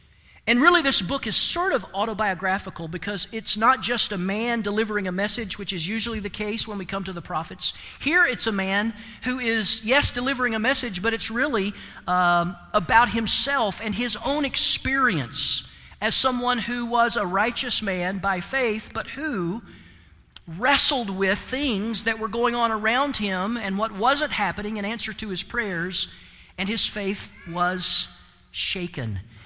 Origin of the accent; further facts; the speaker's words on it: the South, United States; I remember a long time ago, growing up in the South, as I did, at Christmas, we would have red flowers in the church.